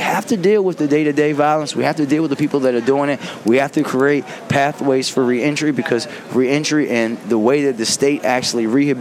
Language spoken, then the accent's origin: English; Baltimore, Maryland, United States; So, irony, growing up in Park Heights, I saw a lot of violence, saw a lot of crime. I was never the victim of it. Until I moved to my nice, quiet neighborhood in Northeast Baltimore, where I live now.